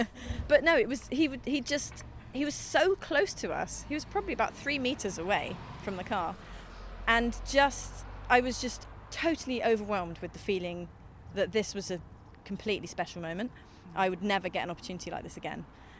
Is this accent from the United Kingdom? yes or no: yes; South West England, United Kingdom; I grew up in Dorset, so I always had nature around me.